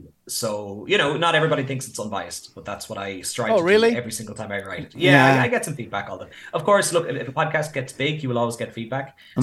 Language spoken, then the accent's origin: English; Leinster, Ireland; So, yeah, I grew up in County Meath. So, like I said, right beside, close to Dublin, for anyone who's not from the area.